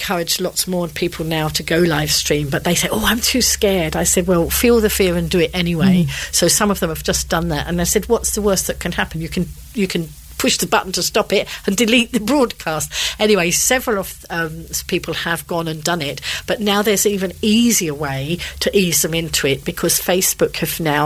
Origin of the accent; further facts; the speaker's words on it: London, United Kingdom; moved away as an adult; now in Isle of Wight, United Kingdom; I wasn't born and bred on the island. I grew up in London and came to the island when I was 50.